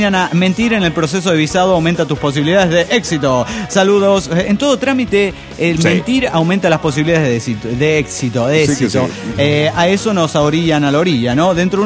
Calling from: Naucalpan, State of Mexico, Mexico; de Naucalpan, México.

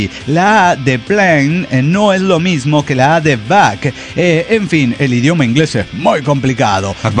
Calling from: Santa Fe, Argentina; Soy el arcángel de Santa Fe, Argentina. Argentina, che.

